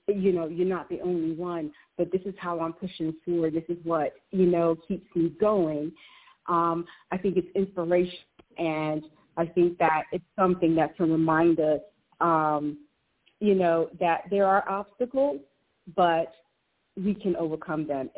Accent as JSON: {"language": "English", "country": "Jamaica", "said": "Being Jamaican myself, I would love to see more projects happen in development and construction in Jamaica"}